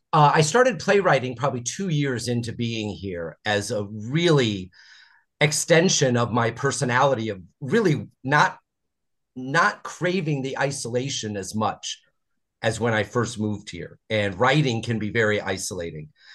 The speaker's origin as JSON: {"language": "English", "town": "South Bend", "region": "Indiana", "country": "United States", "lives_now": "Chicago, United States", "said": "I'm from South Bend, Indiana, originally, which is an easy 2-hour train ride. So I'd come to Chicago since I was a kid."}